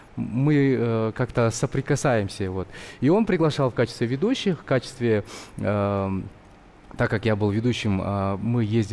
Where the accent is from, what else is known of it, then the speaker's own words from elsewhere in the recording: Kostanay Region, Kazakhstan; now in Almaty, Kazakhstan; я сам из Костанайской области сейчас.